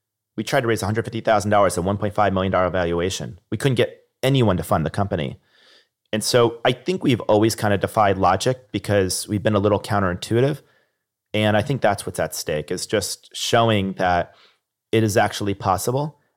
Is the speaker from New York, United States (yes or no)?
yes; Niskayuna, New York, United States; I remember growing up in Niskanen, New York. The only entrepreneur I met was Bob from Bob's Pizza.